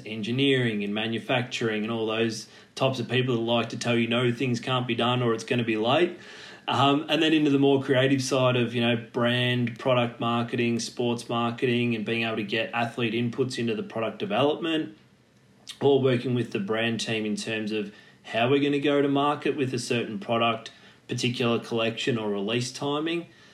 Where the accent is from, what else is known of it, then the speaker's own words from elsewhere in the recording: Torquay, Victoria, Australia; I guess growing up in Torquay back down on the Surf Coast